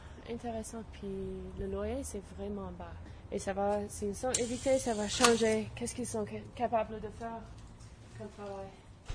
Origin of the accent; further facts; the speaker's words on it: Vancouver, British Columbia, Canada; Je viens de Vancouver.